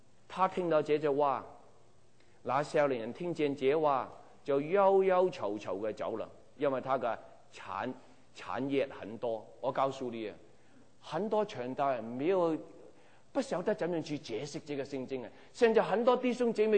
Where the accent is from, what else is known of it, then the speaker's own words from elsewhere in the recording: Guangdong, China; 你不知道我是广东人吗？